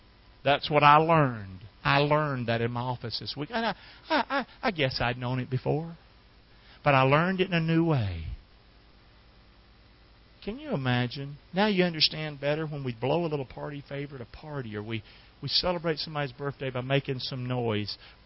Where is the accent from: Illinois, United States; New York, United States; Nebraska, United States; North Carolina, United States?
North Carolina, United States; Rockingham; I grew up in Rockingham, North Carolina.